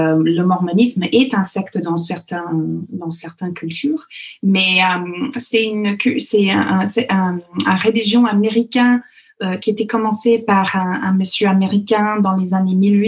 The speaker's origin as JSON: {"language": "French", "region": "Alberta", "country": "Canada", "tie": "born or raised there", "said": "ma région, là où j'ai grandi, qui s'appelle l'Alberta, ce qui est un peu le Texas du Canada, mais en 15 000 fois plus froid, c'est une région qui fait 2 fois la taille de la France."}